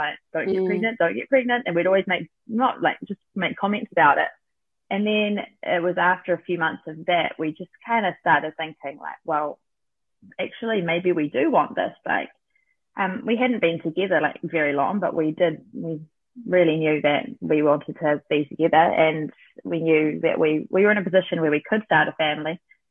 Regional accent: Auckland, New Zealand; now in Hawke's Bay, New Zealand; I've got my partner, Quinn. We are down in the Hawke's Bay. I'm from Auckland, but I moved down here a couple of years ago after doing long distance with Quinn.

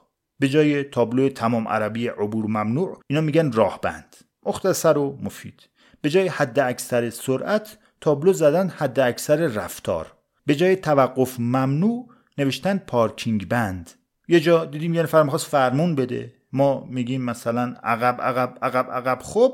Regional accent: Iran; من ایرانیم،

